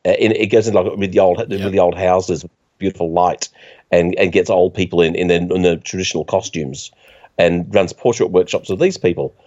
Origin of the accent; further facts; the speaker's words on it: England, United Kingdom; So because I'm English. I travel on a United Kingdom passport.